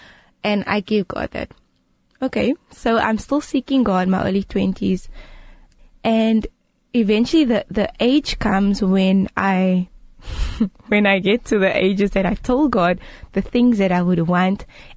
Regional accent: Pretoria, Gauteng, South Africa; I mean, I'm from Pretoria, and it's amazing.

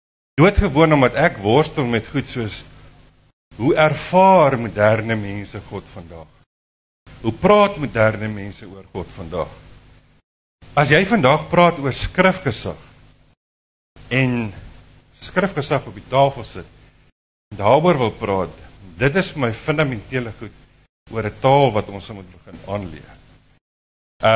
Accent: Paarl, Western Cape, South Africa; ek is hier van die Perl af.

